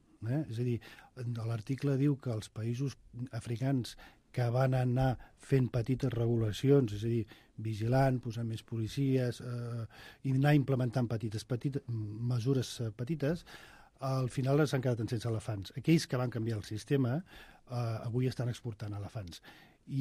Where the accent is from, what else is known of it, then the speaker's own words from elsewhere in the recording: Catalonia, Spain; sento enveja com a català i com a espanyol